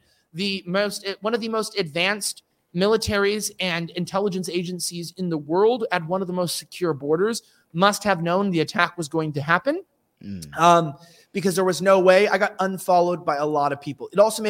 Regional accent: California, United States; But but I'm from California, and, like, unfortunately, that would be like half the people I knew.

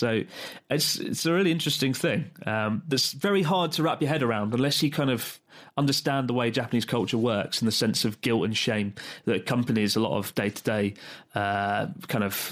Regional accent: United Kingdom; I can't say that out loud as a Brit.

